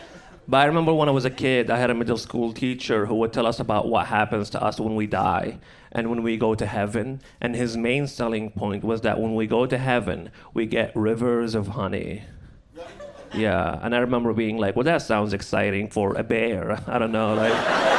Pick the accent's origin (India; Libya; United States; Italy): Libya; I also, I'm originally from Libya, a country. And 10 years ago or so, I was driving my car back home and I got stopped at a checkpoint.